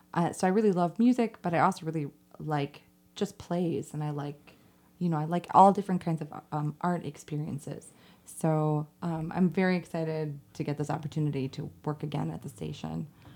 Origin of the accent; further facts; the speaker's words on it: Champaign-Urbana, Illinois, United States; I grew up in Champaign-Urbana, so I did a lot of like the local stuff.